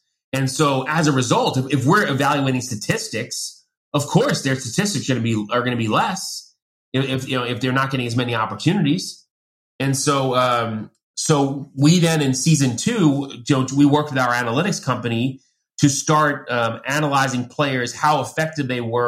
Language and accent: English; New York, United States; so I am the youngest of six kids, I grew up in Long Island, like I said